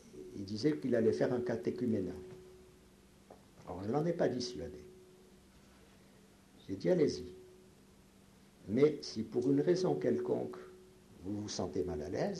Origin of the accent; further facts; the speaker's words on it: Algeria; C'est drôle, hein, parce que je suis un Français d'Algérie.